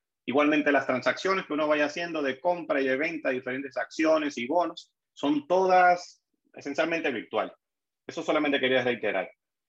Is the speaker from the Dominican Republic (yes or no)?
yes; Dominican Republic; now in United States; uno siendo aquí dominicano, no ciudadano, no tuviera este número de identificación.